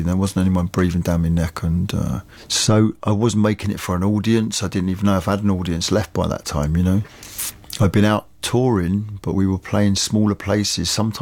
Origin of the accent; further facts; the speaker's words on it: England, United Kingdom; it's always been part of my culture and part of my life, being an English pisshead, like we all, most, a lot of us are.